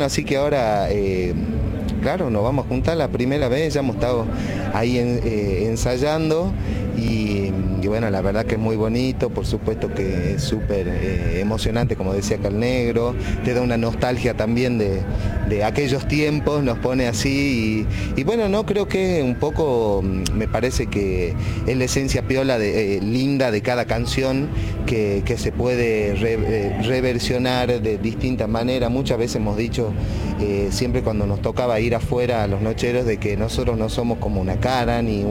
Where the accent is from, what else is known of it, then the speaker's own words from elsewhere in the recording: Salta, Argentina; Nosotros somos de Salta, estamos muy cerquita